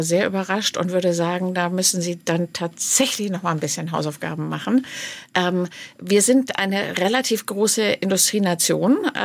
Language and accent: German; Berlin, Germany; Also ich komme aus Berlin und wir haben eine Dürre